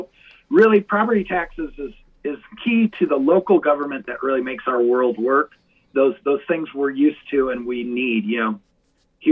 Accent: Colo, Iowa, United States; I was lucky enough to come back up to that family farm that I grew up on in Colo

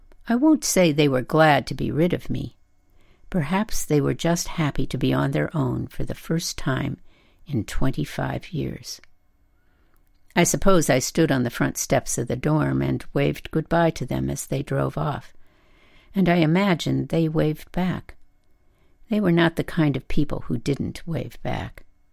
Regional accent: North Dakota, United States; As a child growing up in North Dakota, I felt myself wanting to grow tall and wild.

